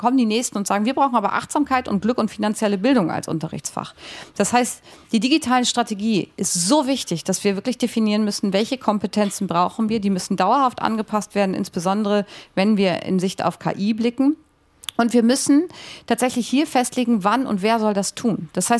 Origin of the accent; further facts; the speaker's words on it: Lower Saxony, Germany; früher hieß es bei uns in Niedersachsen mal Orientierungsstufe, gab es das hier auch sowas?